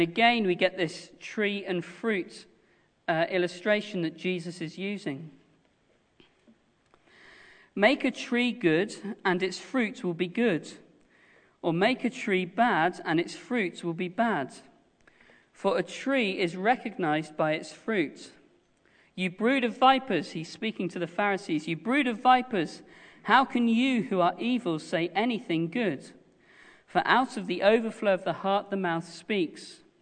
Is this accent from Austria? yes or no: no; England, United Kingdom; My parents are English. My grandparents are English. In fact, I don't know how far back I have to go to find anyone who's not English. It's core to me. I am English. It's who I am.